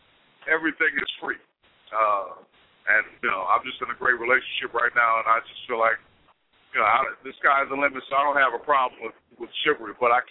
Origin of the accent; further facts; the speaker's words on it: Wisconsin, United States; I guess I grew up in Wisconsin, and when I was a Cub Scout, that was one of our good deeds.